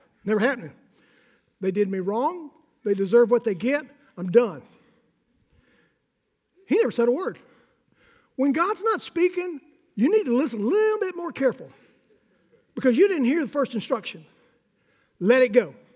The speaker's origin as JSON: {"language": "English", "region": "Alabama", "country": "United States", "said": "I'm from Alabama. We don't live under no law. We don't even obey the laws we have."}